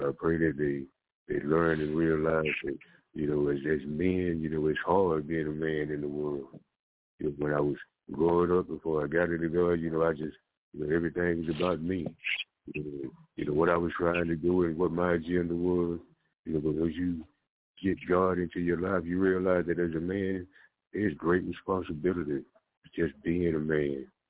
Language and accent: English; Florida, United States; You know, I was one of those guys, you know, I was growing up in Florida, you know, I was doing a little bit of everything that I was big enough to do.